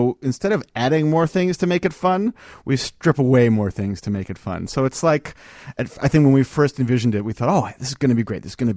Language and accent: English; East Coast, United States; now in Chicago, United States; I'm a immigrant to Chicago. I grew up on the East Coast, but I came out here